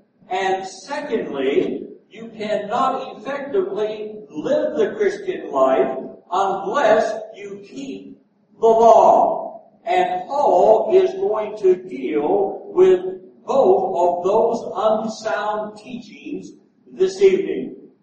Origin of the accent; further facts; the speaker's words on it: Indiana, United States; I am an elderly black female of 88 years. Growing up in Indiana, the church was my refuge.